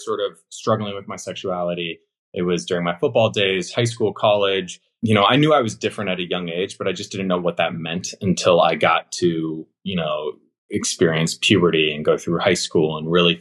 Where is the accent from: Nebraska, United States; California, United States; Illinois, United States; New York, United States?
Illinois, United States; Where I grew up in Illinois and being part of the sports community and the Christian community